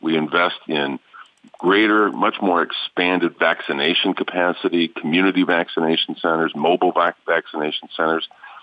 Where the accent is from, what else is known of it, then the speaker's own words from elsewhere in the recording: Flint, Michigan, United States; 40% of my hometown of Flint live in poverty.